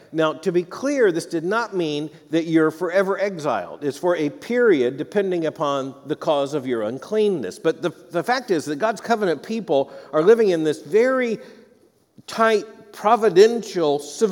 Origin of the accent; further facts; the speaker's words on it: Florida, United States; The interesting thing is also that I grew up in Florida at a time where no one thought it was strange to swim in the lakes with the alligators.